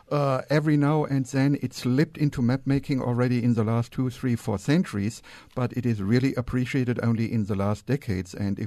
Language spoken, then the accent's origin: English; Germany; Since I'm coming from Germany, and it happens that my hometown is the county seat of where most of the 1840 settlers of Fredericksburg and New Braunfels came